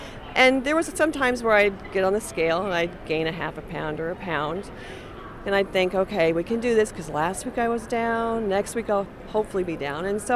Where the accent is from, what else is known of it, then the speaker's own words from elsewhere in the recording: Enumclaw, Washington, United States; I'm from Enumclaw, Washington.